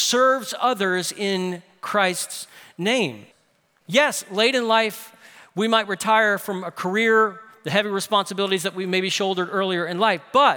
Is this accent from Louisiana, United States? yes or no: yes; New Orleans, Louisiana, United States; I would sometimes work summers with Miss Diane doing various work around New Orleans, my hometown.